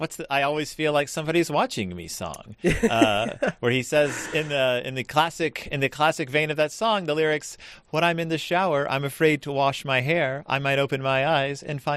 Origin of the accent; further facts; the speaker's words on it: Houston, Texas, United States; I am from the Houston area.